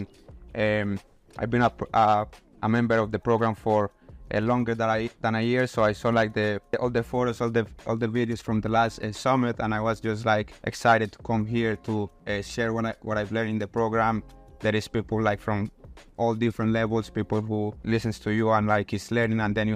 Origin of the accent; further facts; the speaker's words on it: Colombia; English is a second language; moved away as an adult; also born or lived in Australia; Yeah, so I'm originally from Colombia, so I went to Australia when I was 19 years old.